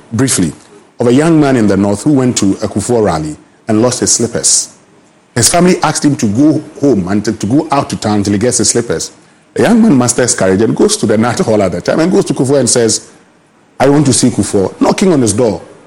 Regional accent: Ho, Volta, Ghana; When I was a young boy growing up in Ho, I went to Jerry Rawlings' rally to see him.

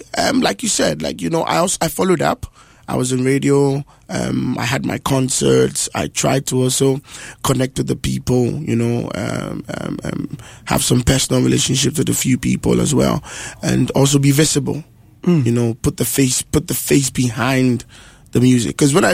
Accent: Greater Accra, Ghana; Yes, but I'm from Bessie.

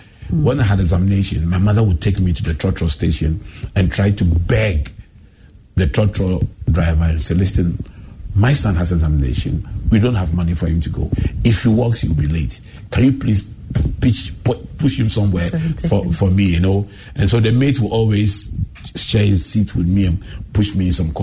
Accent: Adabraka, Greater Accra, Ghana; I grew up in Adabraka and I started school in Orali.

